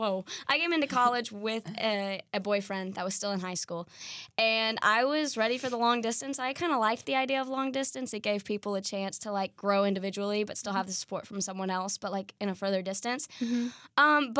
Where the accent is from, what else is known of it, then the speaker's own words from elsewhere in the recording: Evansville, Indiana, United States; We're actually both from Evansville. We've been in the same school since we were in kindergarten.